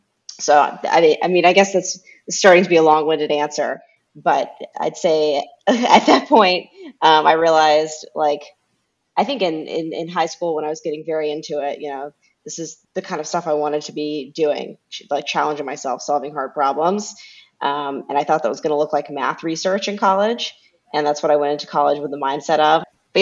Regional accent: Alabama, United States; So if we go back to the very beginning, I'm originally from Alabama, extremely small town in Alabama.

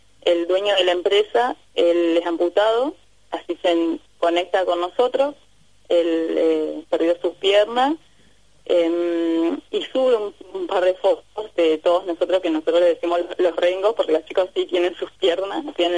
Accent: Trelew, Chubut, Argentina; Yo soy la única que soy de Trelew.

